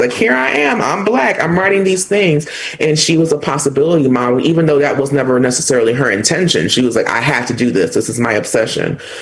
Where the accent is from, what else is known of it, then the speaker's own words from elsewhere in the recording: Florida, United States; And I'm from Florida, where some of the worst book banning is coming from, right?